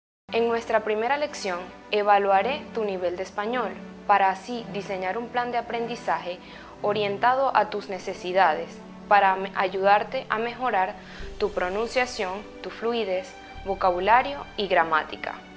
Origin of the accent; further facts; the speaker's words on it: Venezuela; first language Spanish; soy venezolana. El español es mi lengua nativa.